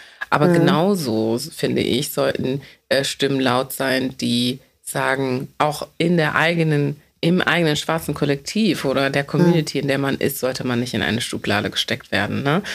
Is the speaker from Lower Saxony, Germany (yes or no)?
yes; Lower Saxony, Germany; ich bin im Dorf aufgewachsen in Niedersachsen und wir sind zwar in eine afrikanische Kirche gegangen